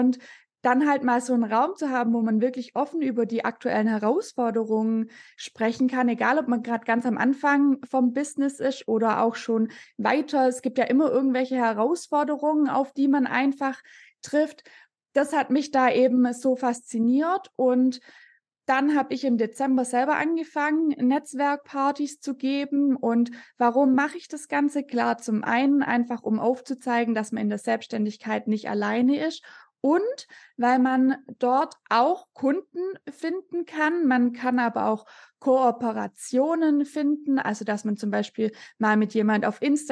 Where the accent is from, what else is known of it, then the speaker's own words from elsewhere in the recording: Baden-Württemberg, Germany; accent: Swabian; Ich komme aus dem schönen Schwabenland, wie man bestimmt dann auch an meinem Dialekt hören wird.